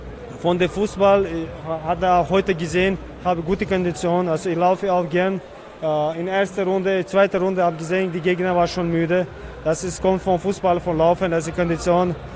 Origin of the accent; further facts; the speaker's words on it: Czechia; German is a second language; ich komme aus Tschechien